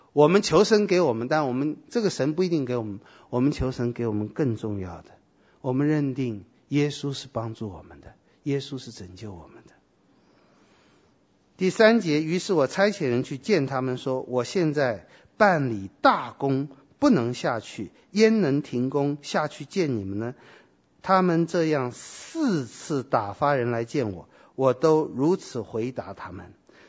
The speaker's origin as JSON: {"language": "Chinese", "country": "China", "said": "我相信了，反正我们中国人过一阵就会发明一个东西。"}